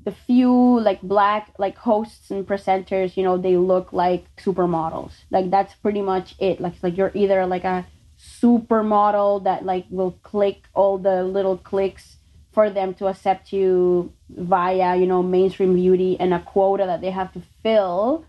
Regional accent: Barranquilla, Atlántico, Colombia; I'm from the North Coast, which is mainly black. I'm from Barranquilla, which is, you know, like an hour, it's like a 40-minute drive from Barranquilla to Cartagena.

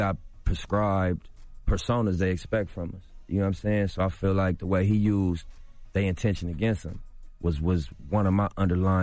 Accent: Los Angeles, California, United States; I'm from L.A., bro. I'm from Rolling 60s.

